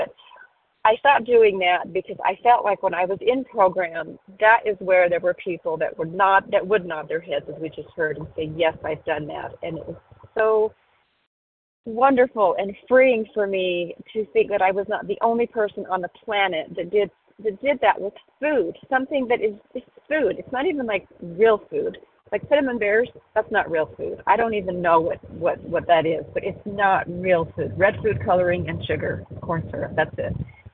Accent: Utah, United States; compulsive overeater from Utah.

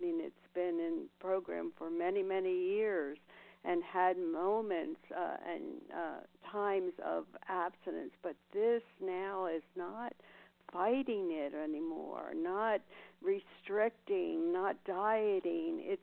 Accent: Nevada, United States; from Nevada, recovered and grateful to be on the program.

